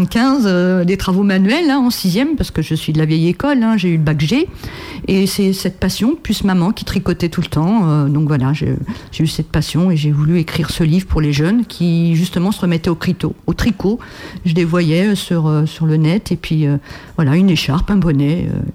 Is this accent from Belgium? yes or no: no; Kabylie, Algeria; Mes origines, je le dis, je suis Kabyle. Mon père était de Kabylie et maman était parisienne.